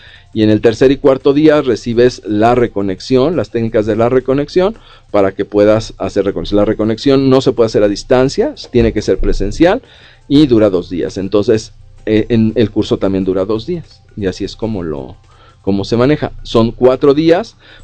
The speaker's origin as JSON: {"language": "Spanish", "country": "Mexico", "said": "No sabemos, como mexicanos, gran parte de la población no sabe invertir"}